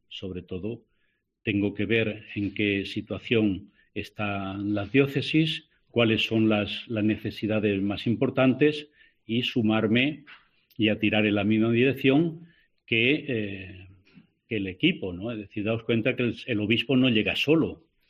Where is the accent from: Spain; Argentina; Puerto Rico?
Spain; Pedro Bernardo, Castile and León; igual que en mi pueblo de Pedro Bernardo queríamos que el centro de salud estuviera en Pedro Bernardo, que era mucho más importante que Lanzaíta.